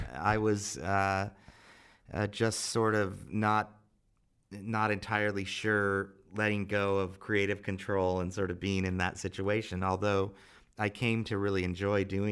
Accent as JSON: {"language": "English", "town": "Lincoln", "region": "Nebraska", "country": "United States", "tie": "born or raised there", "said": "they came through my hometown of Lincoln, Nebraska, and played there when I was in high school."}